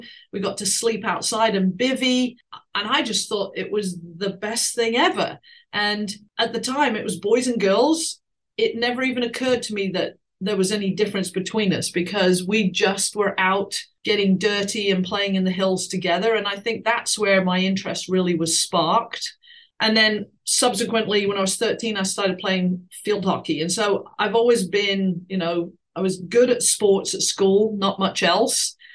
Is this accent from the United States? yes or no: no; England, United Kingdom; I grew up in England.